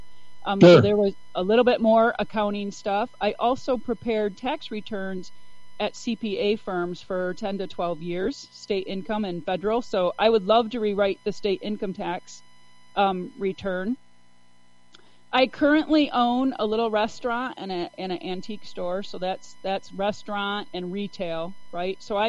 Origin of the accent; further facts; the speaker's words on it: United States; So I grew up on a small farm in Ottawa County.